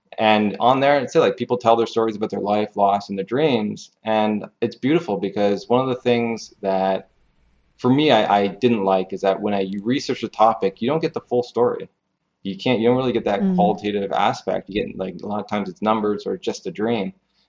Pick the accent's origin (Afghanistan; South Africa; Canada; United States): Canada; because I'm from Canada.